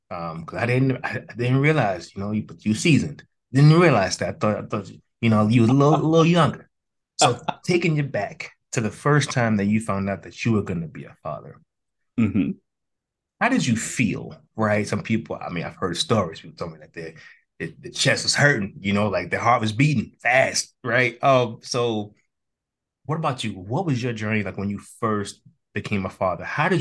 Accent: New York, United States; I'm from New York, they couldn't be, they didn't even leave the Bronx.

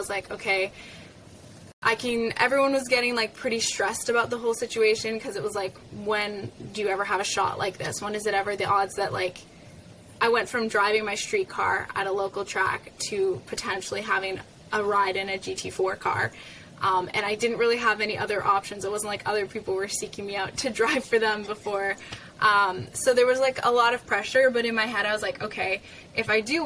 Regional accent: Ottawa, Ontario, Canada; I was working for this driver development company that does like simulator work and stuff in Ottawa, my hometown.

